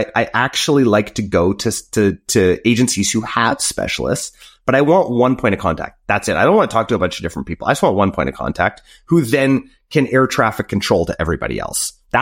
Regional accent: Canada; You guys know I'm Canadian, by the way.

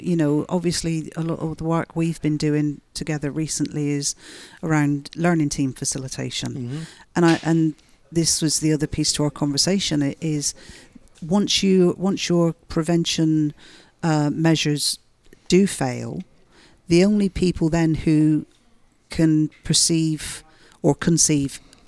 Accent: England, United Kingdom; you sound better at saying that than me because I'm from England.

